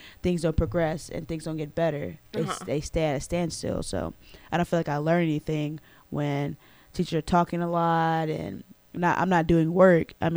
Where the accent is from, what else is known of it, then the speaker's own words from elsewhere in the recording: Texas, United States; Even though I'm from Texas, I don't like the Cowboys or the Mavericks.